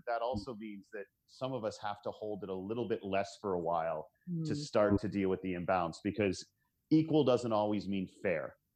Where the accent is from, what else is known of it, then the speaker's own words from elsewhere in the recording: Canada; now in United States; I'm Canadian